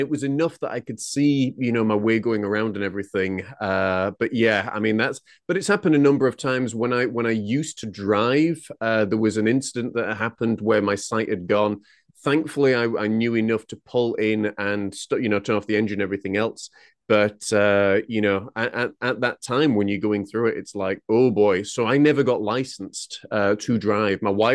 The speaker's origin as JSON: {"language": "English", "town": "Huddersfield", "region": "Yorkshire and the Humber", "country": "United Kingdom", "tie": "born or raised there", "moved": "as an adult", "lives_now": "Scotland, United Kingdom", "said": "So I was actually born and raised in Huddersfield, West Yorkshire, which is in England, but I've lived in Scotland now for the past 14 years. I originally came up here as a youth minister"}